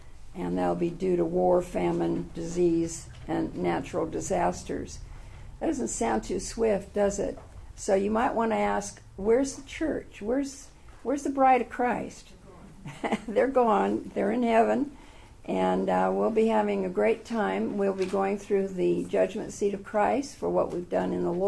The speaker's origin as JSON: {"language": "English", "town": "Oakland", "region": "California", "country": "United States", "tie": "born or raised there", "said": "I remember as a child growing up in Oakland"}